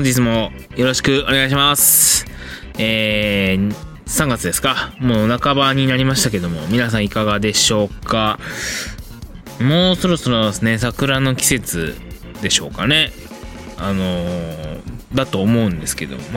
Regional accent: Kyoto, Japan; 自分自身京都出身なので

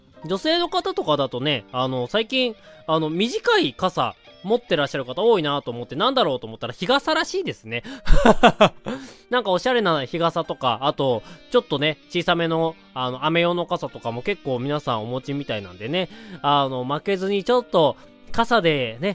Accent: Hokkaido, Japan; 私の地元北海道は梅雨とは無縁ではございますけども

